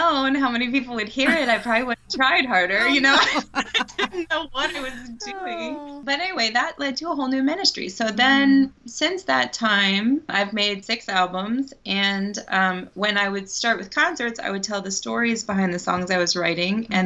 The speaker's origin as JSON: {"language": "English", "region": "Ohio", "country": "United States", "said": "So I have family, well, his family all over Michigan, and then I'm from Ohio."}